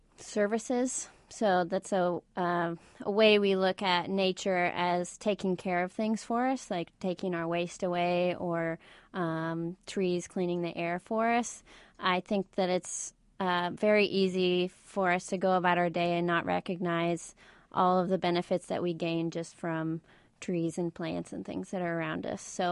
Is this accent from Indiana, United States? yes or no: yes; Indianapolis, Indiana, United States; And me growing up, I grew up on Fall Creek north of here